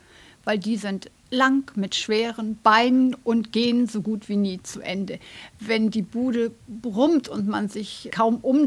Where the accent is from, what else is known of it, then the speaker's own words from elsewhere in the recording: Stade, Lower Saxony, Germany; Ich komme aus Stade und habe dort gelernt.